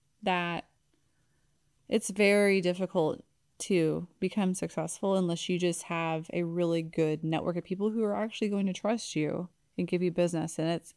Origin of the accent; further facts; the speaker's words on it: Caney Lake, United States; Or I grew up in Caney Lake, and that's where I lived basically till I lived other places in between, but mostly that area.